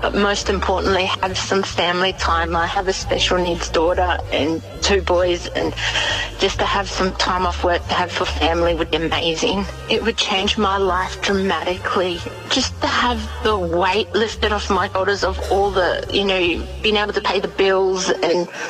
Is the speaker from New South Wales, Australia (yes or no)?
no; Morayfield, Queensland, Australia; from Morayfield, and I'm a finalist for B105's $1 million cash splash.